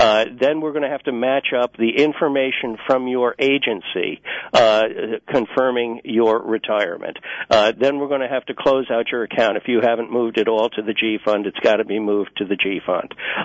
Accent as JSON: {"language": "English", "region": "New York", "country": "United States", "said": "I'm from New York, and you may be able to tell that when I start talking fast."}